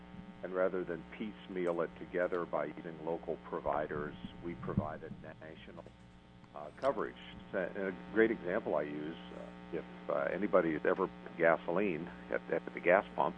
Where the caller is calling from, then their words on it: Germantown, Maryland, United States; We are based in Germantown, Maryland, which is suburban Washington, D.C., about 30 miles north of Washington, D.C.